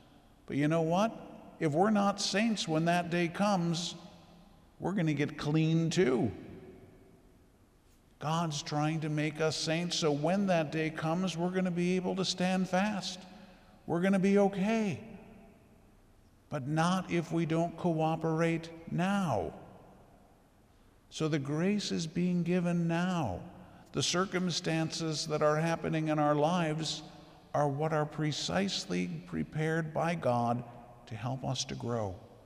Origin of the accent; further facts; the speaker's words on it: Minnesota, United States; which I know we're from Minnesota, so we whine and complain about everything